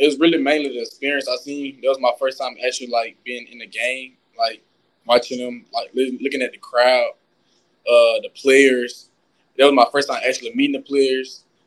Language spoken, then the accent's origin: English; Alabama, United States; I'm a person from Alabama, so you rarely see people offered from Ohio State.